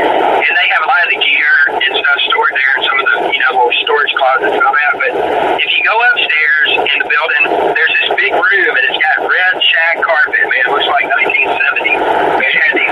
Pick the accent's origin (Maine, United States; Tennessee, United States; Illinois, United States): Tennessee, United States; Memphis; We love Stax and everything growing up in Memphis.